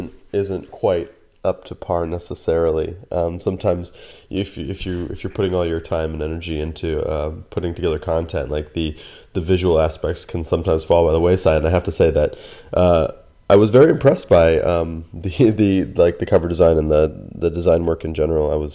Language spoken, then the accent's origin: English; the South, United States; it's only a few hours, and I grew up in the South.